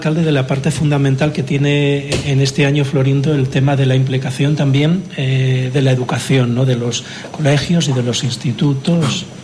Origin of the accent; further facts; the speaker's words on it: Estepa, Andalusia, Spain; yo vengo desde Estepa